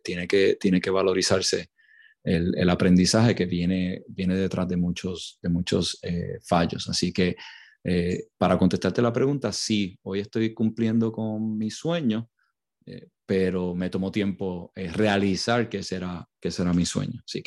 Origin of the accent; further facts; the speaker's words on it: Puerto Rico; now in United States; Creciendo en Puerto Rico, sí era mi sueño vivir en los Estados Unidos. Esa parte la he logrado.